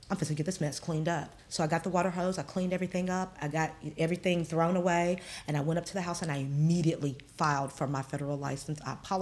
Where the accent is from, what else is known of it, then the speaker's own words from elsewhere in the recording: Georgia, United States; Oh, well, of course, I'm from Georgia. I'm a Georgia girl.